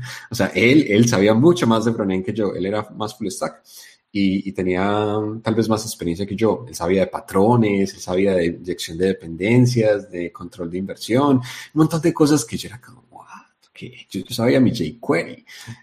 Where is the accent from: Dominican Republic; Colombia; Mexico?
Colombia; Y como buen colombiano, yo veo que estarán dando.